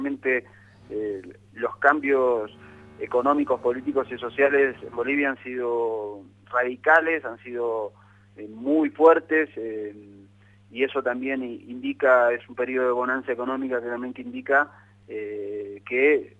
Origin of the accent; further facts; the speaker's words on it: Argentina; como argentinos nos daría mucho orgullo que eso también se masifique